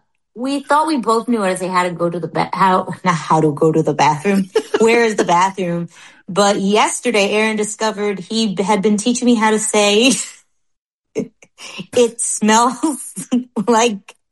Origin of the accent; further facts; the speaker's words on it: United States; I think they're not going to like me because I'm an American